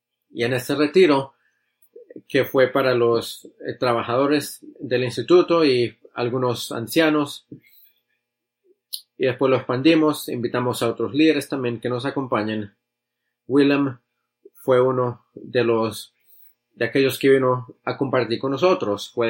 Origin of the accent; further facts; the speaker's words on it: Netherlands; accent: Dutch; Spanish is a second language; Entonces necesitan tolerar, por favor, mi acento holandés.